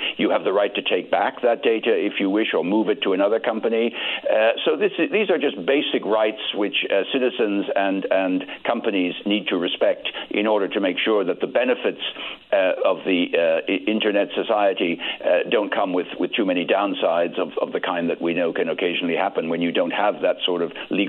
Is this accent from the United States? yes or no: no; Ireland; Well, I mean, as an Irishman, I can only think of Brexit with great sadness.